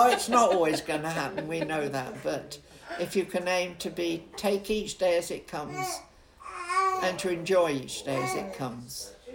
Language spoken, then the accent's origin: English; London, United Kingdom; because I came from the East End of London, everyone around there was very, very, very posh, very well heeled, which is meaning very well off.